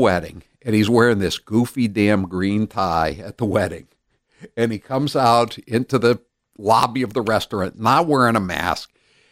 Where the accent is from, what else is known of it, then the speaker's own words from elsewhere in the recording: United States; at least Cumberland and York counties where I'm from, never left.